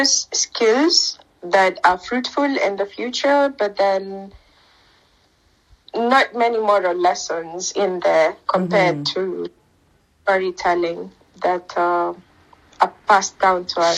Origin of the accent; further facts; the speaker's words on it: Kenya; the traditions that we grew up with in Kenya.